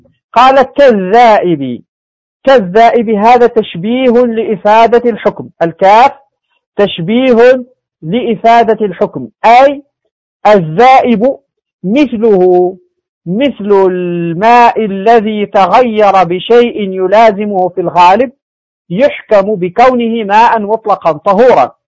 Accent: Morocco; كحالة هذه الحمة المشهورة عندنا في المغرب

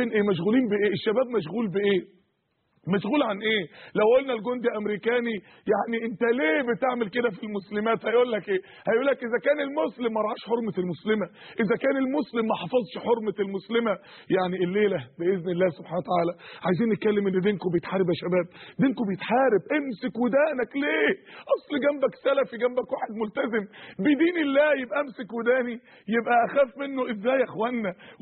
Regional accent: Egypt; بل احنا عندنا في مصر هنا حزب شيوعي وعادي والدنيا مفتوحة شوية

